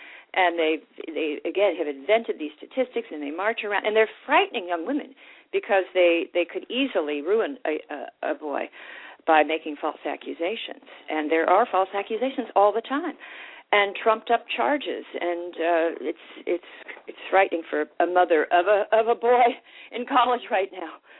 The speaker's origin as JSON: {"language": "English", "region": "California", "country": "United States", "tie": "born or raised there", "said": "I'm from California. I think just growing up there, I didn't hate guys."}